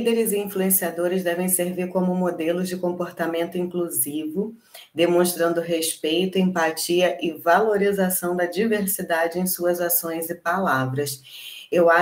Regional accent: Brazil; Somos brasileiras e não desistimos.

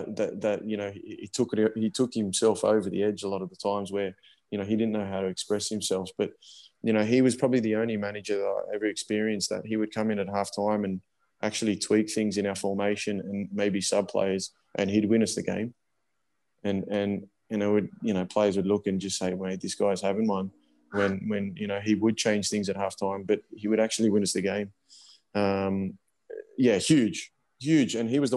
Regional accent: Sydney, New South Wales, Australia; born there; also born or lived in Brisbane; I was born in Sydney. So moved to Brisbane

